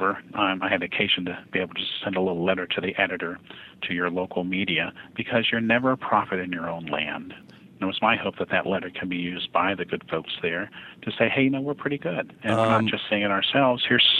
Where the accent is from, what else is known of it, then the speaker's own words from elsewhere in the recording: North Carolina, United States; also born or lived in Richmond, Virginia; When I was in Richmond, Virginia, where I lived for 8 years prior to relocating back to my home state of North Carolina